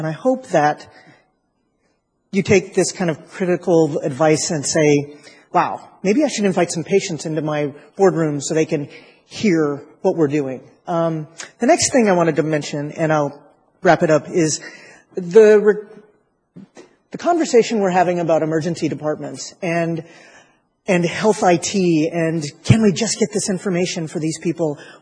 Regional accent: Maine, United States; moved away as an adult; now in Washington, United States; I'm a newly transplanted D.C. person. I'm transplanted from Maine

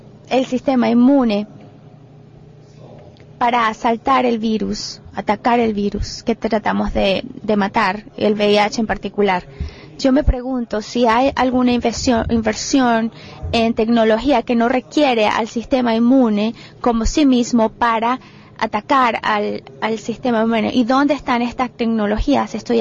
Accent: United States; soy de los Estados Unidos.

